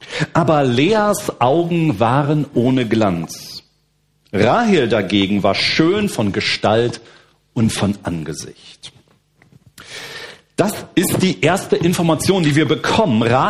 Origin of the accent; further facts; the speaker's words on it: Berlin, Germany; davor habe ich 24 Jahre in Berlin gelebt. Also ich bin Berliner, da sind wir aufgewachsen und habe ich meine Kindheit erlebt.